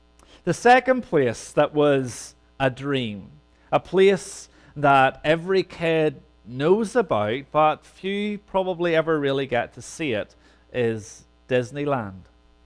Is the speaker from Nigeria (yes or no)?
no; Northern Ireland, United Kingdom; growing up in Northern Ireland, there were two places that I knew about that were a dream vacation.